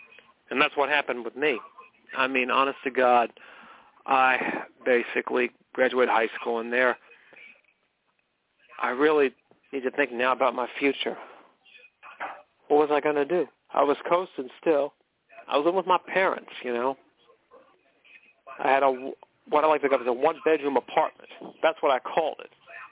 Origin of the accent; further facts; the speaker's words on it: McKinleyville, California, United States; born there; I was born in McKinleyville. That's right. A beautiful city. This one-horse town had everything, you know. It was in Northern California.